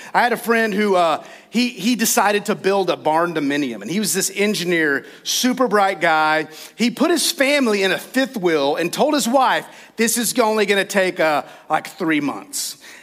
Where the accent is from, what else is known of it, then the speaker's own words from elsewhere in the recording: Texas, United States; Now I grew up in West Texas and some of you might have, but in West Texas, there are these things called tumbleweeds.